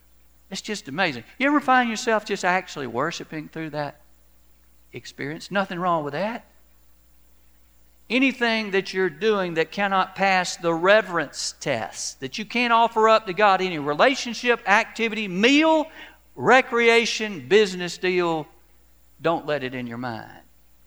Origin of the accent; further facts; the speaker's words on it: Augusta, Georgia, United States; Well, undoubtedly, this guy didn't know I was originally from Augusta, Georgia.